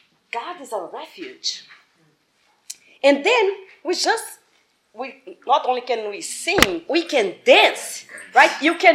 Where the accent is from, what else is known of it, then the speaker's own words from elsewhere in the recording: Brazil; Marcel and I come up from Brazil, but we are from different areas.